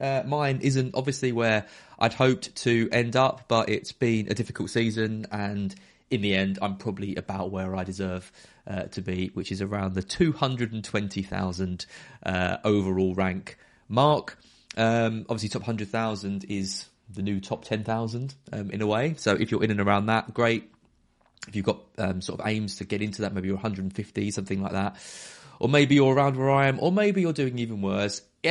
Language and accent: English; Brentwood, East of England, United Kingdom; Hi to Ian Evans from Brentwood, my hometown. Lock up your car. That's where my car got nicked from, Brentwood.